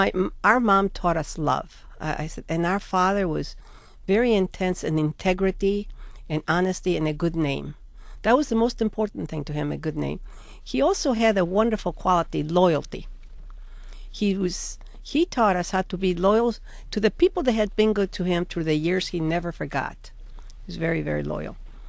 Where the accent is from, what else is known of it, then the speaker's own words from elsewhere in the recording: Mexico; I grew up in Mexico in a town for about 50,000 or 100,000 people, with everybody knew everybody else.